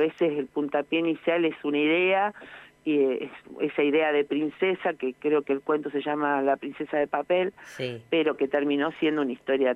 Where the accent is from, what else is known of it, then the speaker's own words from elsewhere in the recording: La Pampa, Argentina; es que somos todos de la Pampa.